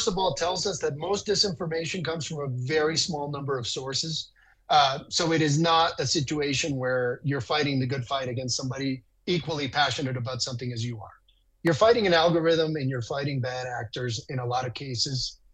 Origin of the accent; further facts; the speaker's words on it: Dominican Republic; now in United States; Because I'm from the Dominican Republic. I grew up under Joaquin Balaguer